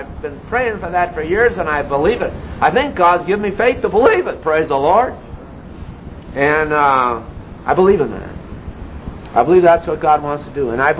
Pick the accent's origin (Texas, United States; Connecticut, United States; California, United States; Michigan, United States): Connecticut, United States; West Haven; Where I was brought up in West Haven, Connecticut, had a large Catholic population.